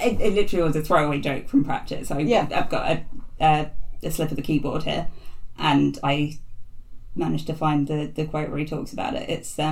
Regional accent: Jersey; because I grew up on Jersey, and the Jersey Zoo there has orangutans.

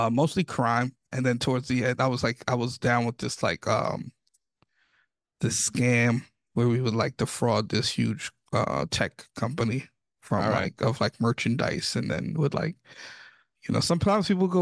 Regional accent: New York, United States; I'm from the Bronx.

